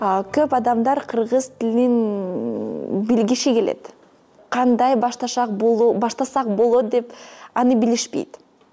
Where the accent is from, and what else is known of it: Kazakhstan; now in Bishkek, Kyrgyzstan